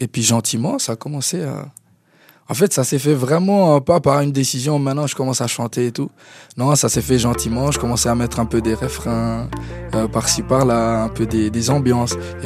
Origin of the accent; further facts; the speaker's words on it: Switzerland; j'ai grandi en Suisse depuis l'âge de 10 ans à peu près.